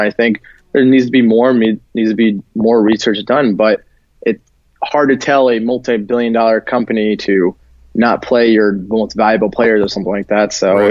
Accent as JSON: {"language": "English", "town": "Stamford", "region": "Connecticut", "country": "United States", "lives_now": "San Diego, United States", "said": "So I'm from Stamford, Connecticut. I just moved out here to San Diego since June."}